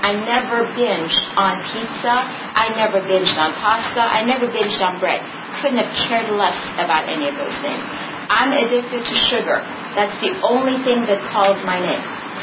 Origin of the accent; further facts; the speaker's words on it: Boston, Massachusetts, United States; from Boston over here.